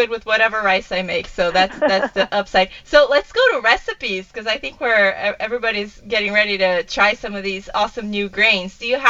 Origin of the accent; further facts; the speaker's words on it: Brazil; I grew up eating bulgur in Brazil